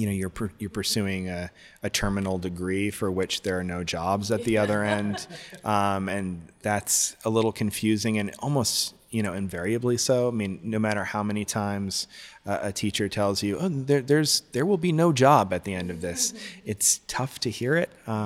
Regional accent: New York City, New York, United States; also born or lived in Adirondacks; I'm from New York originally. I was born in the Adirondacks, and when I was six, I moved to New York City.

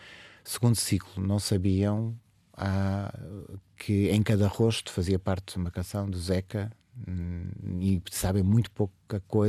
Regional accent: Azinhaga, Santarém, Portugal; Eu sou da Azinhaga, da terra do Saramago

